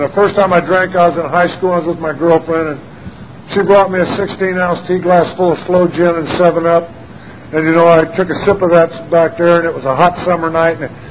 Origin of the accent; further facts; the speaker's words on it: Danville, Illinois, United States; born there; I was born in Danville, Illinois.